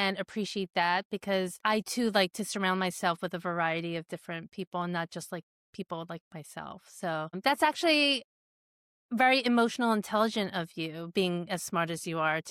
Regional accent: East Brunswick, New Jersey, United States; And we grew up in East Brunswick.

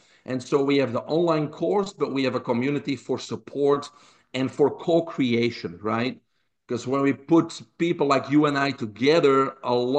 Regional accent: Belgium; now in United States; Because I grew up in Belgium. I saved $400, packed a backpack, put my jeans on, and came to the United States.

